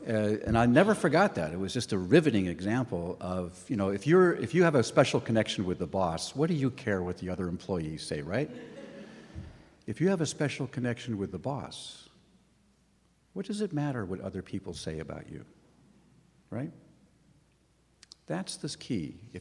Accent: Thousand Oaks, California, United States; When I was young, I grew up in Thousand Oaks, which was a large bedroom community with very few summer jobs available for kids.

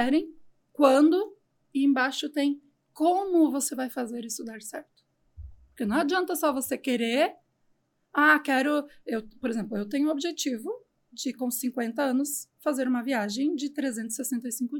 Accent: Venâncio Aires, Rio Grande do Sul, Brazil; eu sou natural do Rio Grande do Sul, Venâncio Aires.

